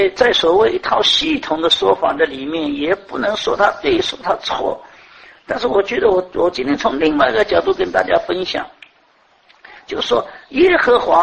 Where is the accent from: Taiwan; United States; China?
China; 至少是我们中国人，这个中华民族的老祖宗